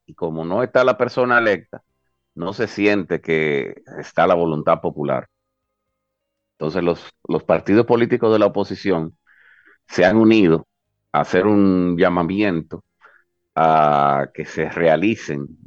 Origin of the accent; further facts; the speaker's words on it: La Vega, Dominican Republic; a los que somos de La Vega nos quedará el mal sabor de saber que en la República Dominicana por primera vez se produjo algo así